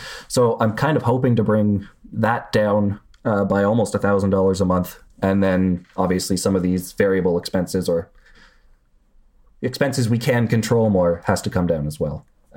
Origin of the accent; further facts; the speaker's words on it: Canada; I am Canadian, so we have universal health care